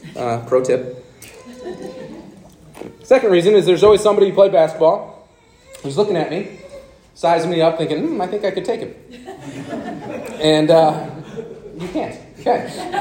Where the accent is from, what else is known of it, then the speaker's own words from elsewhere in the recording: Ann Arbor, Michigan, United States; We went to games all the time growing up in Ann Arbor.